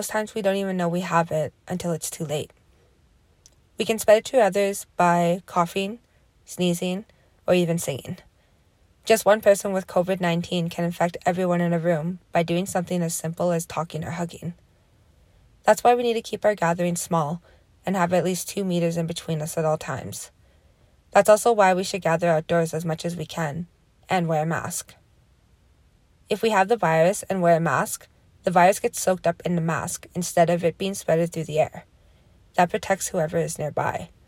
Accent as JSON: {"language": "English", "country": "Canada", "said": "I am from the Kaktwishtahaw First Nations."}